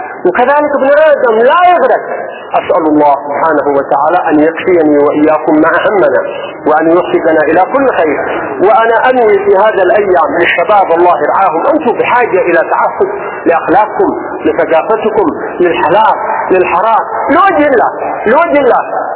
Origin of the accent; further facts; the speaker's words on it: Yemen; وعلى بلادنا اليمن